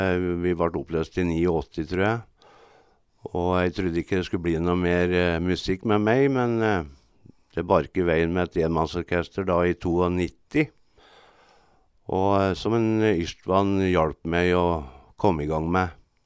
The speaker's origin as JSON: {"language": "Norwegian", "town": "Alvdal", "region": "Innlandet", "country": "Norway", "lives_now": "Hamar, Norway", "said": "Ja, jeg bor på Hamar, men jeg er opprinnelig fra Alvdal, oppe i Nord-Østerdalen."}